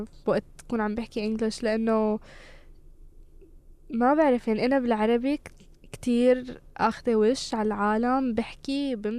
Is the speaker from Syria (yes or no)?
yes; Syria; first language Arabic; English is a second language; But I don't feel that I'm in danger if I say that I'm from Syria.